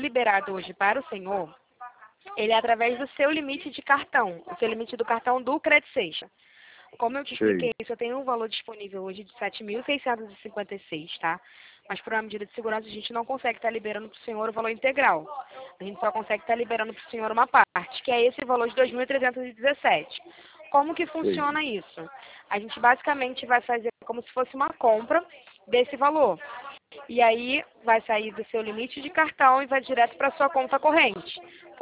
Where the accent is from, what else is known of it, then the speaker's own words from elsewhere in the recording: Rio de Janeiro, Brazil; also born or lived in Cabo Frio; eu sou do Rio de Janeiro, mas eu morava em Cabo Frio.